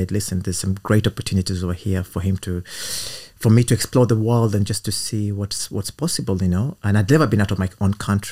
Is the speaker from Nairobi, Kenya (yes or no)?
yes; Nairobi, Kenya; moved away as an adult; also born or lived in United Kingdom; because I grew up in Nairobi and I was born in Nairobi. And yeah, I think my first encounter with real cold was when I came to do my studies in the UK.